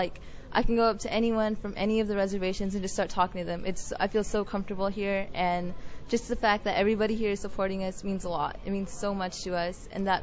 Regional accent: Monument Valley, Arizona, United States; I'm from Monument Valley, Arizona. That's northern Arizona, close near the Four Corners, about 15 miles south of the Utah border. And I'm from, I'm Navajo, full-blooded Navajo, and I can also speak my language

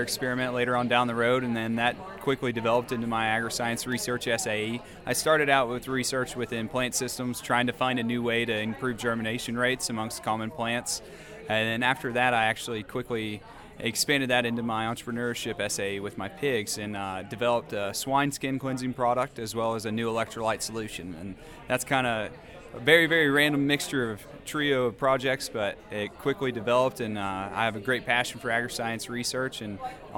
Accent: Kingfisher, Oklahoma, United States; I'm from the Kingfisher FFA chapter in Kingfisher, Oklahoma.

